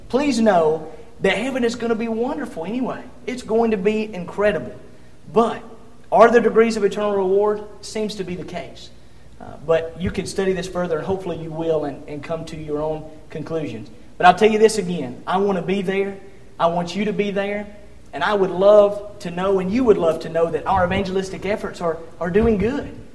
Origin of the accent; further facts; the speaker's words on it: Georgia, United States; Listen now, I'm from Georgia, remember?